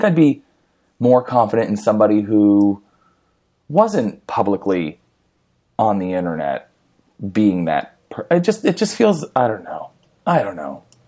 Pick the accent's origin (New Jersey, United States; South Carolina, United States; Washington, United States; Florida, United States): New Jersey, United States; And I grew up in New Jersey in suburbia. It was like, I don't know, an hour and a half train ride into New York.